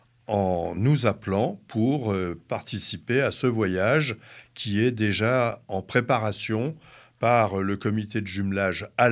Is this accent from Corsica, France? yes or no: yes; Corsica, France; la route finale est une route qui tourne, comme chez nous en Corse.